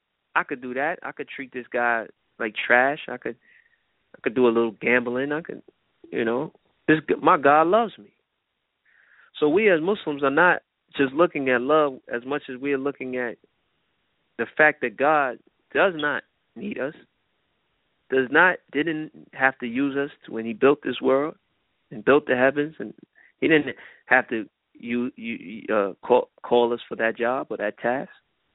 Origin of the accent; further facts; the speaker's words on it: United States; born there; I'm 6'5", 6'1", I'm, you know, brown and yellow, you know, I was here and this, and I was born in America.